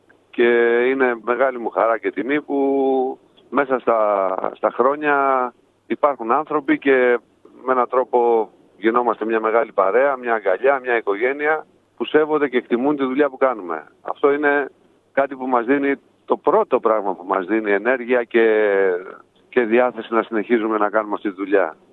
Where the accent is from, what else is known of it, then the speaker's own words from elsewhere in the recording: Athens, Attica, Greece; Εγώ γεννήθηκα στην Αθήνα, μεγάλωσα στην Αθήνα, μεγάλωσα στο Μενίδη. Για λίγα χρόνια βέβαια είχα περάσει και από τα Καμίνια, μια γειτονιά που είναι στο Πειραιά, κοντά στον Πειραιά.